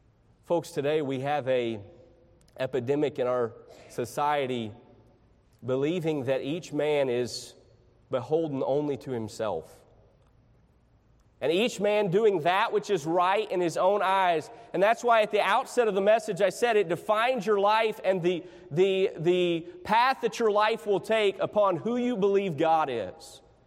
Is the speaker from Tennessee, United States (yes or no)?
yes; Tennessee, United States; many of you probably know I'm from the East Tennessee area. That's where I was born and raised. About 30 minutes south of Bristol, Tennessee, is where I grew up.